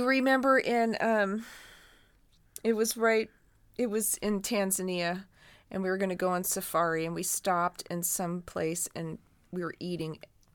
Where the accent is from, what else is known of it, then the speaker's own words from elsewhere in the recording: Canada; what's wrong with you there's no Boy Scout troops around here. Stop. I'm Canadian.